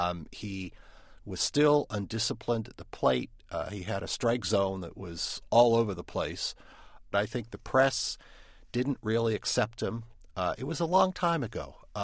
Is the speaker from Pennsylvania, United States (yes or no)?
yes; Pittsburgh, Pennsylvania, United States; and I grew up in Pittsburgh, and I felt, too, that the fans always accepted him